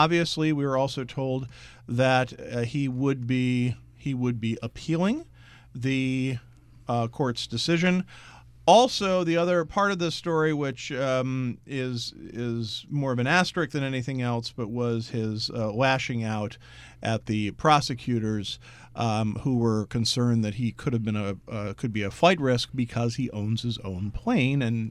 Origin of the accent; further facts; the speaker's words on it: Norristown, Pennsylvania, United States; in my hometown of Norristown, Pennsylvania, in Montgomery County, right outside of Philadelphia, 13 miles outside of Philadelphia.